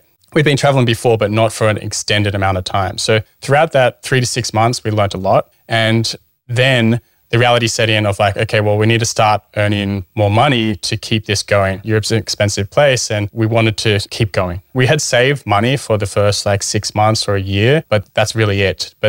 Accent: Australia; You could stay there for about 3 months on our visa being Australian.

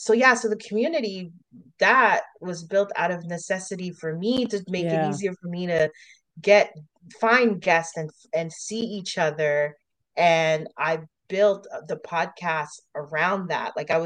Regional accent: Canada; when we felt more comfortable to say we're Canadian, we were in Montreal at the time

